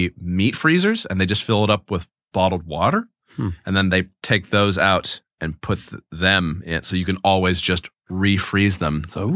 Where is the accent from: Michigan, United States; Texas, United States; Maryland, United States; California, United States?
California, United States; my brain, which is still functioning basically as a Californian, cannot comprehend like a Chicago winter.